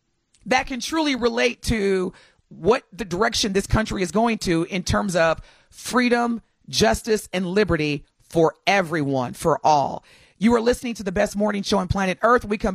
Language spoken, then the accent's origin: English; United States; And I don't like to hear or even think from other Americans, or think, you know, for myself as an American, about voting for the lesser of two evils.